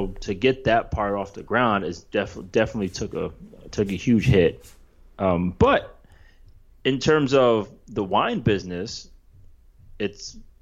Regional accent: East Coast, United States; the fact that I grew up on the East Coast. Mm-hmm. So a lot of winter storms, a lot of hurricanes

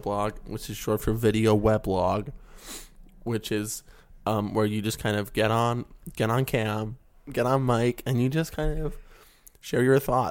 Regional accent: West Virginia, United States

